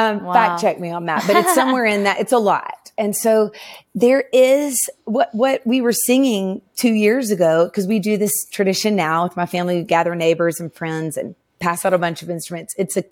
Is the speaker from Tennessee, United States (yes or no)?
yes; Nashville, Tennessee, United States; I'm in Nashville. I grew up in Nashville.